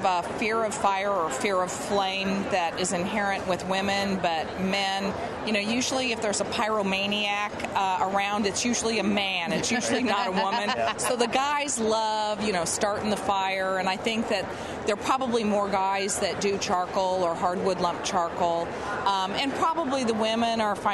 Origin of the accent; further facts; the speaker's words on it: Kansas City, Missouri, United States; And along the way, as I was growing up in Kansas City, I met this transplant from Ohio that boiled her ribs.